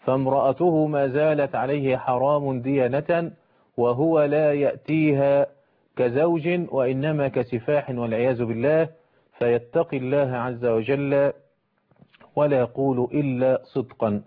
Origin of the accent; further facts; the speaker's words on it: Egypt; في مصر عندنا في مصر قانون الأحوال الشخصية بيأخذ بمذهب ابن تيمية في هذه المسألة